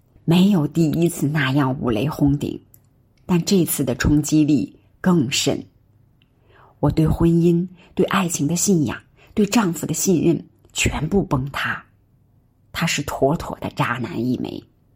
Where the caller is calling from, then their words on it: Hebei, China; 我是河北的